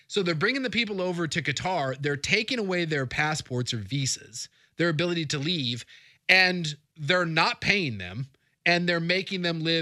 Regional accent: United States; But as an American, it's strange, especially with the United States not being in it.

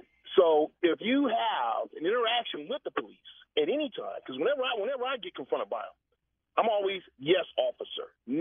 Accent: Redwood City, California, United States; I'm an African-American, and I grew up on the Bay Area, Redwood City, right around the corner from where Charles Johnson himself used to live.

